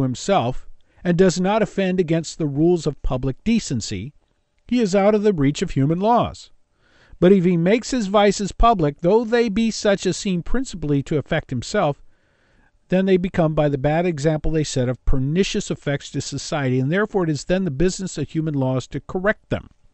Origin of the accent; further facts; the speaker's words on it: Los Angeles, California, United States; It's the kind of thing my grandmother did for me when I was growing up in Los Angeles.